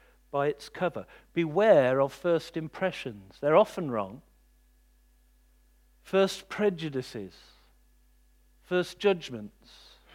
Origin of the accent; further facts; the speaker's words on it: United Kingdom; We're far too polite for that. We're British.